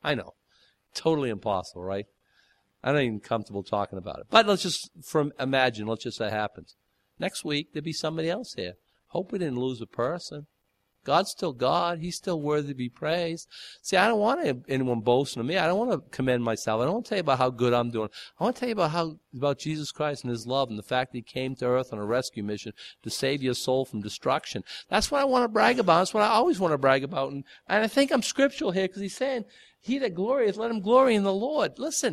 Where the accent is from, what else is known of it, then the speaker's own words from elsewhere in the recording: United States; Listen, I got to tell you, growing up in America, I didn't until I was 20.